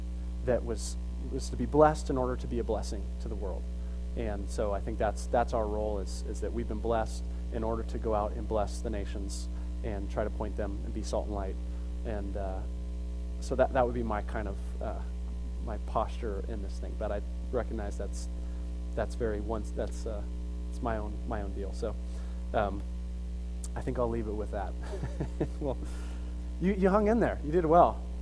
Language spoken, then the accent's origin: English; United States; at least as a American person observing this